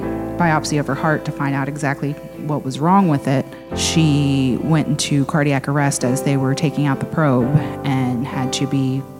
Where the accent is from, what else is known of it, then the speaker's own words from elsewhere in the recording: Hagerstown, Maryland, United States; I am from Hagerstown, Maryland.